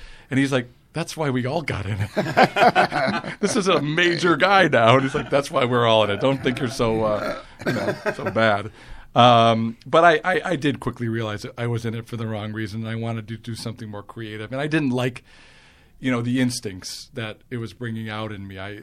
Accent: Chicago, Illinois, United States; I grew up in Chicago.

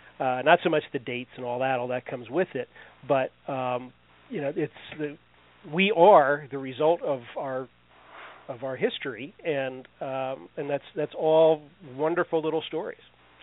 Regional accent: Virginia, United States; Well, I grew up in Virginia, right along the path for both of the Manassas campaigns in the Civil War.

